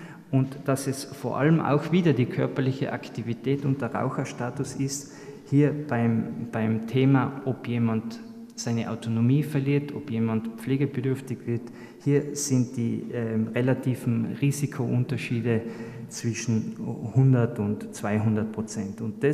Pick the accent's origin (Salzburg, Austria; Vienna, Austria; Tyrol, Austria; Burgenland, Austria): Tyrol, Austria; Lienz; so groß wie meine Heimatstadt Lienz, 13.000 Leute